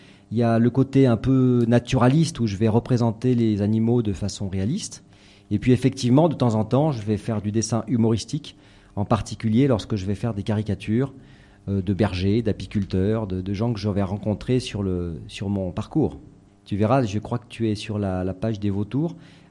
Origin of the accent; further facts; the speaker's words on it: Saint-Bonnet-en-Champsaur, Provence-Alpes-Côte d'Azur, France; Je suis parti de chez moi, en fait. Mmh. Hein, je suis parti de Saint-Bonnet en Champsaur dans les Hautes-Alpes.